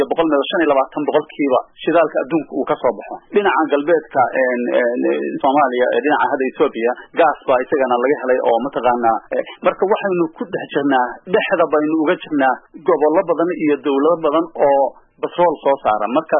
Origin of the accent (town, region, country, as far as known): Galkayo, Mudug, Somalia; born there